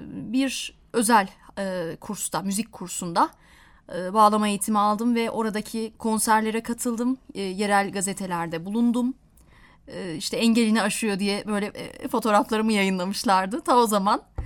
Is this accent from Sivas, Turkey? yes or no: no; Istanbul, Turkey; Şimdi ben 1994 İstanbul doğumluyum. 17 yaşına dek de İstanbul'da yaşadım.